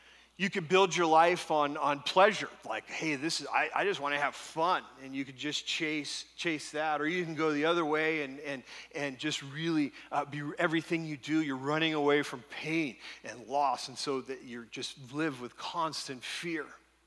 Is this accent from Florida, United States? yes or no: no; Tustin, California, United States; I grew up in Orange County, and ever since I was a little kid, I've been going to the beach from Tustin.